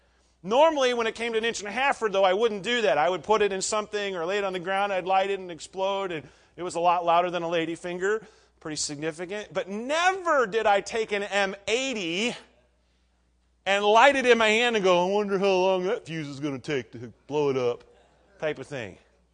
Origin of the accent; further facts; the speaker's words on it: Nebraska, United States; also born or lived in Iowa; now in West Virginia, United States; When I was a kid growing up in Nebraska, we had fairly liberal rules, laws about fireworks. I don't know what it's like here in West Virginia, but I spent most of my ministry years in Iowa